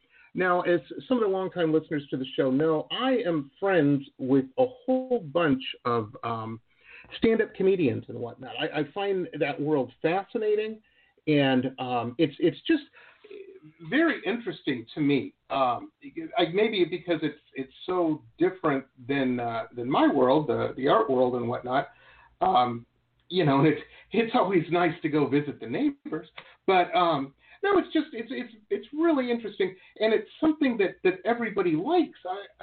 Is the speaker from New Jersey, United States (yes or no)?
no; Detroit, Michigan, United States; moved away as an adult; also born or lived in Boston; I grew up in Metro Detroit. And when I finally left Detroit, I got accepted to school out there in Boston